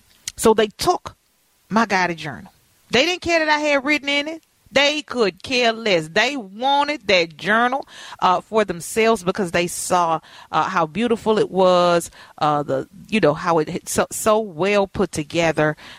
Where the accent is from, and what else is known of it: Louisiana, United States